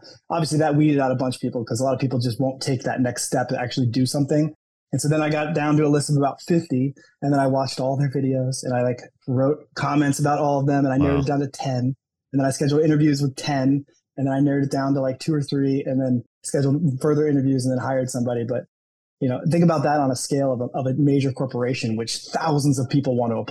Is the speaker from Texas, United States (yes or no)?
yes; Houston, Texas, United States; I'm from Houston, Texas, and my family needed to move back for various family reasons.